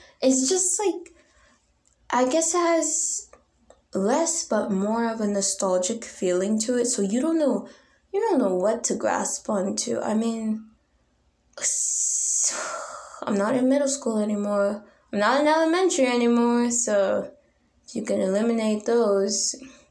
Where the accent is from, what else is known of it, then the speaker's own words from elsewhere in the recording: United States; It was nice growing up in American schools.